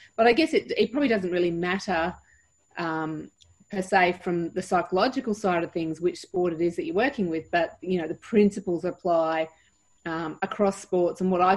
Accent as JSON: {"language": "English", "region": "Queensland", "country": "Australia", "tie": "born or raised there", "lives_now": "Townsville, Australia", "said": "I grew up on the Sunshine Coast. I ended up in beautiful sunny Townsville by accident."}